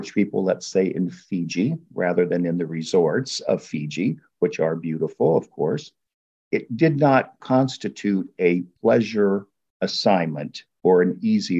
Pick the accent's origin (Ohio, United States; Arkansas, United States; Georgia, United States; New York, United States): Ohio, United States; moved away as an adult; I never thought, frankly, I would leave my home state of Ohio